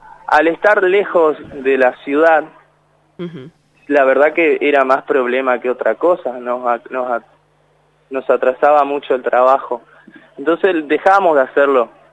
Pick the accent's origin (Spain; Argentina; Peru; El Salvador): Argentina; nosotros como argentinos somos súper carnívoros